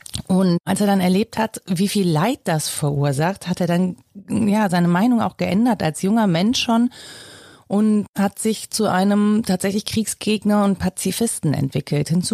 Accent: Mönchengladbach, North Rhine-Westphalia, Germany; wir kommen aus Mönchengladbach. Also es gibt einen … in Mönchengladbach und einen in Viersen.

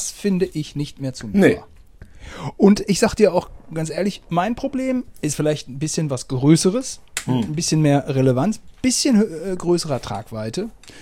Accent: Germany; Ich als Deutscher habe hier so ein kaputtes Netz, wo ich mich mit verletze.

